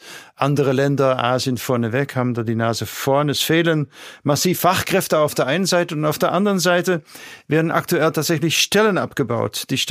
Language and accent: German; Zeeland, Netherlands; German is a second language; als Niederländer bin ich einfach nicht groß geworden im Karneval. Zumal ich ja aus dem pietistischen Seeland komme und da ist Karneval nun wirklich nicht vorgesehen.